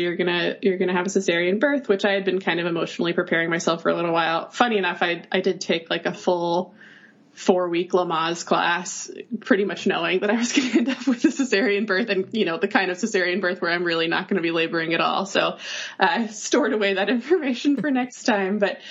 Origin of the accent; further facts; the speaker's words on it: North Carolina, United States; now in New York, United States; I've been in New York for almost 4 years now. I am from North Carolina originally, and even when I lived in North Carolina, just really felt like I was destined to be a New Yorker.